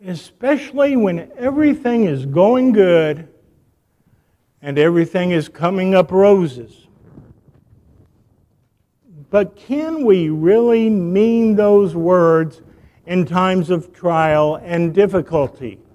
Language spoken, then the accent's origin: English; Rock Hill, South Carolina, United States; I said, really? I'm from Rock Hill. I serve at Aldersgate.